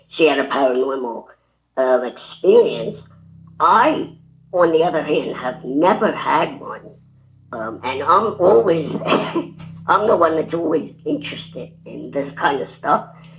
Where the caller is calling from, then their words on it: Warrington, Pennsylvania, United States; from Warrington, Pennsylvania again.